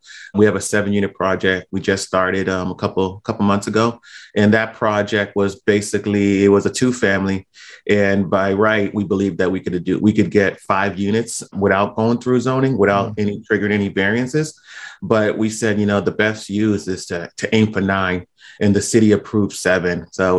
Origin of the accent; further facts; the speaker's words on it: Somerville, Massachusetts, United States; You know, I grew up in Boston in Somerville area, and which is right outside of Boston. I currently am in Boston